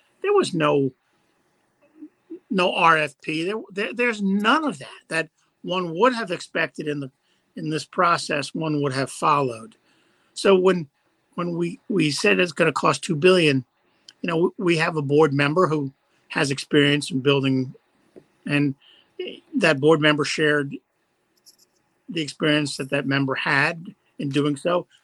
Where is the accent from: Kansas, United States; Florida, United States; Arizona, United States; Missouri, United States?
Kansas, United States; So, I'm from Kansas. You got to show me.